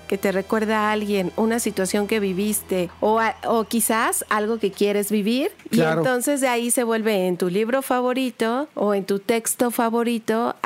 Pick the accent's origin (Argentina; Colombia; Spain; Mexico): Mexico; nos habla de las máscaras que tenemos como mexicanos, como personas, como seres humanos.